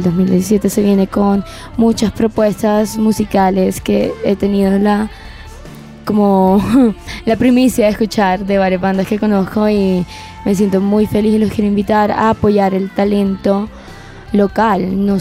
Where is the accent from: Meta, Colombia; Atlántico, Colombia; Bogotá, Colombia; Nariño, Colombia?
Atlántico, Colombia; Barranquilla; yo crecí en Barranquilla, una ciudad muy rockera